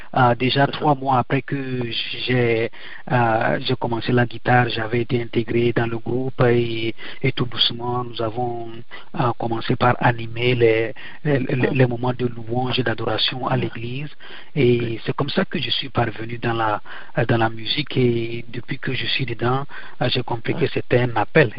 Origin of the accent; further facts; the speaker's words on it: Togo; now in United States; Je suis togolais d'origine, mais je vis aux États-Unis, plus précisément dans l'État de Maryland, dans le tout juste à côté de Washington D.C.